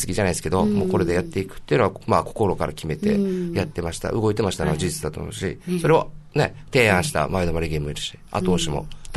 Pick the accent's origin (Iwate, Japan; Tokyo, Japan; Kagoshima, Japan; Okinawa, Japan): Okinawa, Japan; Naha; はい、那覇市泊の出身ですね。はい、うん、小学校も泊まり。那覇中。